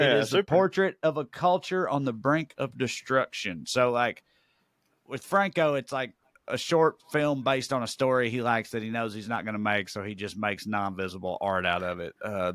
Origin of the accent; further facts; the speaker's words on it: Salina, Tennessee, United States; I just came back from my hometown of Salina, Tennessee. I was there for a little over a week, catching up with some old friends, working on the house I grew up in.